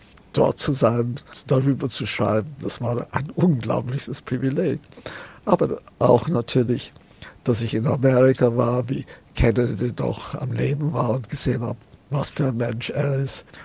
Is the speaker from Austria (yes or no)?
yes; Austria; Mit Österreich war das anders. Das war doch irgendwie meine Heimat.